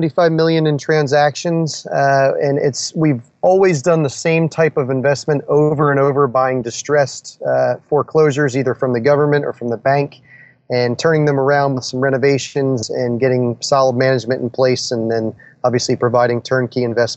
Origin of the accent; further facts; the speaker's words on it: New Jersey, United States; We grew up in New Jersey together, and then we started building businesses together.